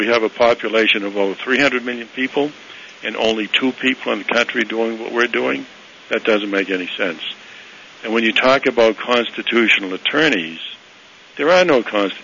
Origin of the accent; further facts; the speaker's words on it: Boston, Massachusetts, United States; we're from the Boston area originally. Secondly, we intend to move to Maine.